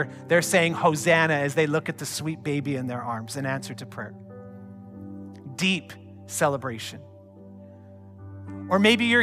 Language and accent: English; Canada; Some of us, we're so Canadian, we're so nice, and we're a bit quiet